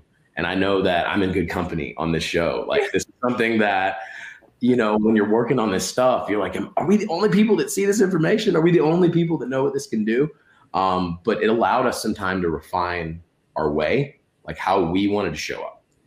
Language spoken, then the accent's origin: English; Winston-Salem, North Carolina, United States; also born or lived in Los Angeles; So I was born in Los Angeles, but when I was very young, I moved to Winston-Salem, North Carolina, which is where I did most of my growing up and education.